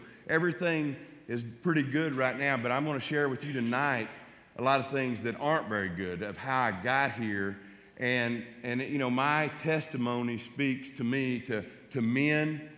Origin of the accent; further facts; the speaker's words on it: Oklahoma, United States; I grew up in Oklahoma, as he said. I have a wife and two kids that are my life.